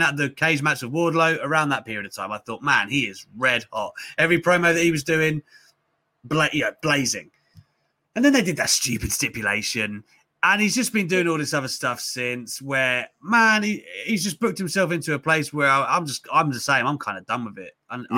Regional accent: United Kingdom; maybe I'm British and I'm being stupid.

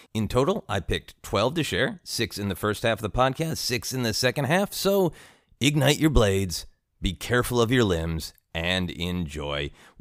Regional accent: Minnesota, United States; also born or lived in Portland, Oregon; I was born in Minnesota. Shortly after, in 81, we moved back to Minnesota, and I had a hard time with the snow.

